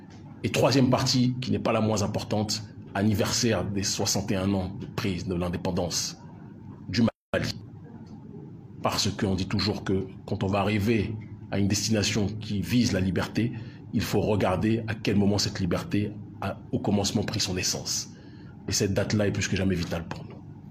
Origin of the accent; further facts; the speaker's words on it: France; born there; Je suis né en France, je ne le renierai jamais